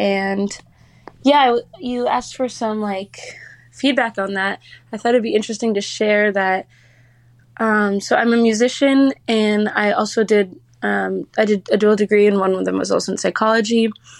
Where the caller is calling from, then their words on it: New York, United States; I'm listening from New York.